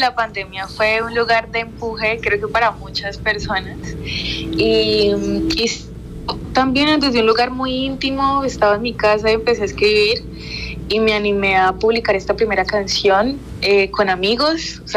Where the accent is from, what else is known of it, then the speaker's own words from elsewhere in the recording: Pacific region, Colombia; now in Cali, Colombia; y también pues vengo del Pacífico, entonces tengo las raíces muy cercanas.